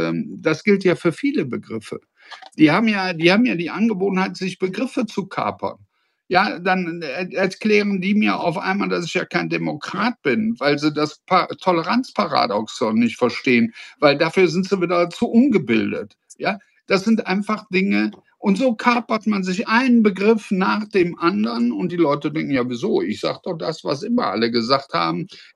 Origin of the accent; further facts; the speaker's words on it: Rhineland, Germany; Ich bin kein Deutscher, ich bin Rheinländer.